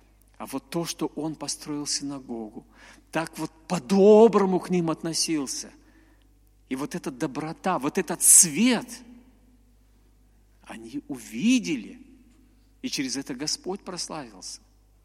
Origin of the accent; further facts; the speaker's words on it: Bishkek, Kyrgyzstan; also born or lived in Nizhnyaya Larcha; Я говорю: ну ты похож, вот я с Кыргызстана, вот я русский, но жил в Кыргызстане.